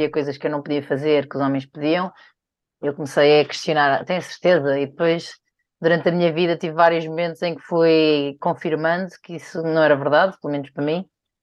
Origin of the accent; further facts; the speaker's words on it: Algarve, Portugal; porque não só sou mulher, mas também sou do Algarve, também havia esse preconceito das pessoas do Sul